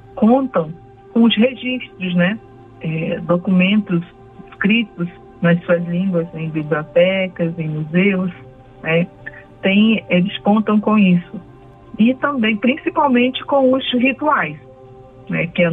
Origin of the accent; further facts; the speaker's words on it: Santo Antônio do Içá, Amazonas, Brazil; Eu sou do povo Cocama. … Sou do Alto Solimões, no Amazonas, de Santo Antônio do Içá. Sou professora da Universidade de Brasília.